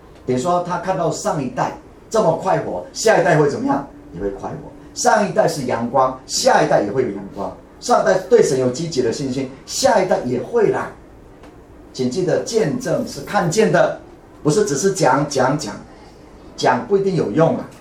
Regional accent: Taiwan

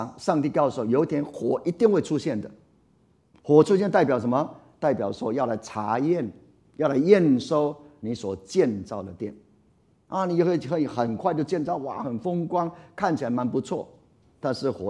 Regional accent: Taiwan; 现在我们台湾人比较不知道了

